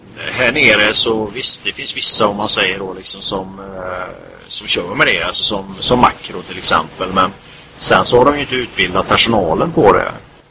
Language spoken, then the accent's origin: Swedish; Sweden; Men många har ju det här mellanrost som vi har hemma i Sverige då.